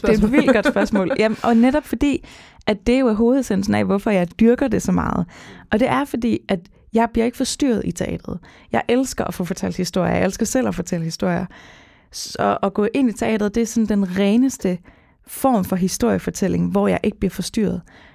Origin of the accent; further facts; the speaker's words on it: Fredericia, Region of Southern Denmark, Denmark; jeg er fra Fredericia, og der, det er jo ikke, det er jo en kulturby på mange måder